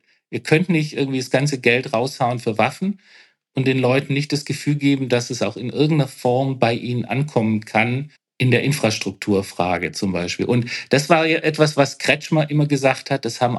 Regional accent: Baden-Württemberg, Germany; also born or lived in Hamburg, Germany; Ich bin klassischer Südwestdeutscher. Ich bin ja in Baden-Württemberg aufgewachsen, habe dann zwar 25 Jahre in Hamburg gelebt, aber lebe jetzt auch wieder hier.

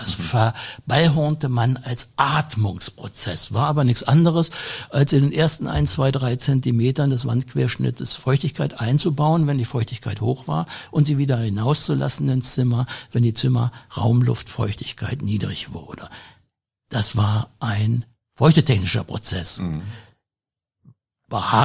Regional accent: Harz, Germany; Ich bin selber noch in den 50er Jahren in einem Fachwerkhaus groß geworden im Harz

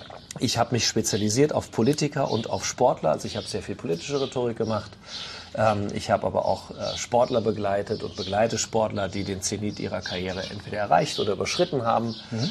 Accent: Rhineland-Palatinate, Germany; Also ich komme aus dem Westerwald, ich lebe jetzt in Mittelfranken, ich lebe im ländlichen Raum, ich lebe sehr einfach, ich lebe sehr schlicht

